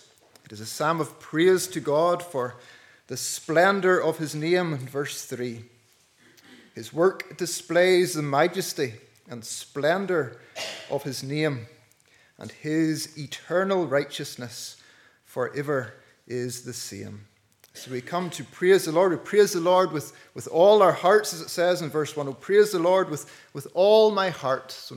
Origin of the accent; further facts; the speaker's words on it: Ahoghill, Northern Ireland, United Kingdom; now in Doagh, United Kingdom; I'm originally from Ahokel, but we now live in Duch, just outside Ballyclare.